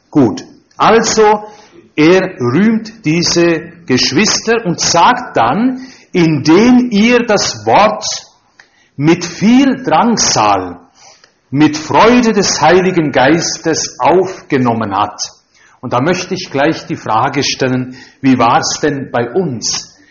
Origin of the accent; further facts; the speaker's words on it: Mörel, Valais, Switzerland; Er hat damals in Mörrel den Pfarrer vertreten, wo ich herkomme.